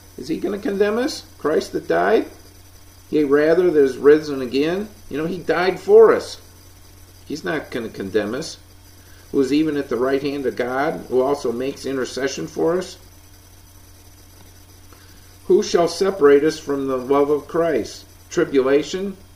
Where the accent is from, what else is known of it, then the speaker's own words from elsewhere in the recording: Illinois, United States; it's like when I grew up in Illinois